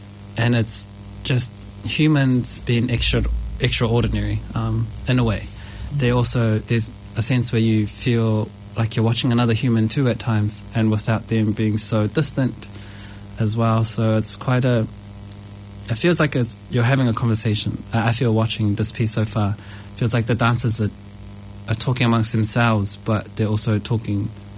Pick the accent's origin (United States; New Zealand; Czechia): New Zealand; South Auckland, Auckland; I'm from South Auckland, so I have a lot of friends and family from around, you know, this neighbourhood.